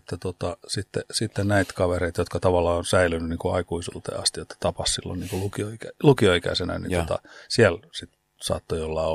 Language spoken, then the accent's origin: Finnish; Kaarina, Southwest Finland, Finland; also born or lived in Oulu; mä oon syntynyt Oulussa, mutta olet tullut kouluun ja sitten Turkuun ja asunut itse asiassa Kaarinassa niin varsinaiset ne kouluvuodet siinä Turun ja Paraisten välillä